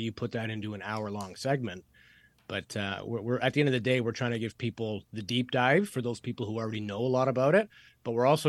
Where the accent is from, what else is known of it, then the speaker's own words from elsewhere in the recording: Canada; I'm Canadian. He's American.